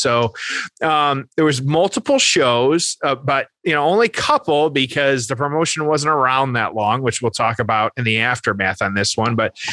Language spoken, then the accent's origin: English; Indiana, United States; you know, my home state of Indiana right now up in Fort Wayne.